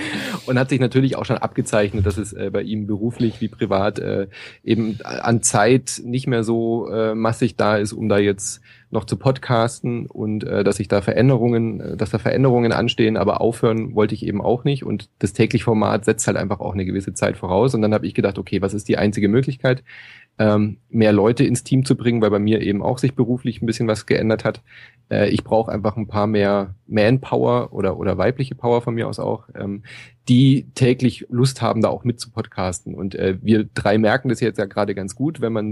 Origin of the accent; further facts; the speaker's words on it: Freiburg, Baden-Württemberg, Germany; Ja, ich bin Freiburger, ich muss.